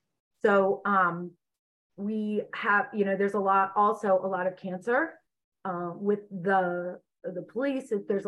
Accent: Ireland; And I'm Irish and I like a good, you know, a good battle.

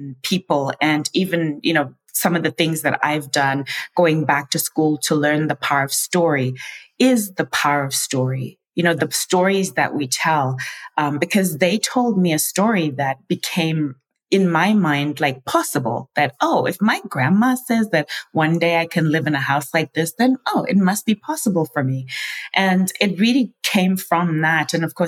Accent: Zimbabwe; I was born and raised in Zimbabwe. And actually, at the time I was born, it was Rhodesia. And I was literally born and raised in a mud hut. We had no running water, no electricity.

